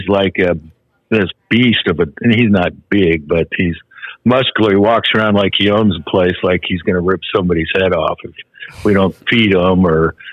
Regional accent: Renton, Washington, United States; but I grew up in Renton, Washington, and we had a heavyweight boxer named Boone Kirkman, and he lived in the same area all us kids did.

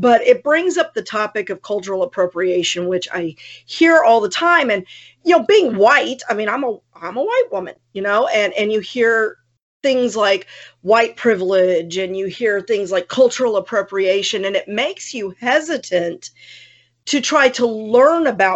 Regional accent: San Antonio, Texas, United States; And I grew up in San Antonio, which is considered South Texas.

